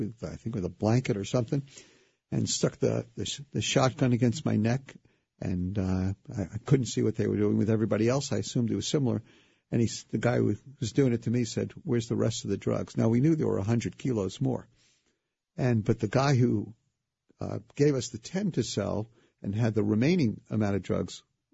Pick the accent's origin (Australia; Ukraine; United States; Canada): United States; Brooklyn, New York; So I like to say I was born and raised in the Holy Land, Brooklyn.